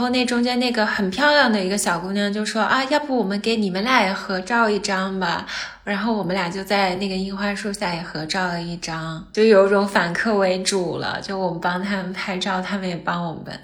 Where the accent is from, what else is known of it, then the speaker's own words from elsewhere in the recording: China; 结果一说话才知道我们都是中国人